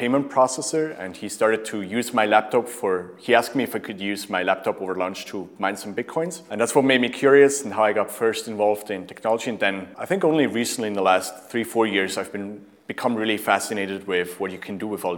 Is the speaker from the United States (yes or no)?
no; Switzerland; I'm Swiss originally, so I like to be on time and everyone else to be on time. I'm the Swiss person in the office. I was born and raised in Switzerland, stayed there until I was about 18. Still based in Switzerland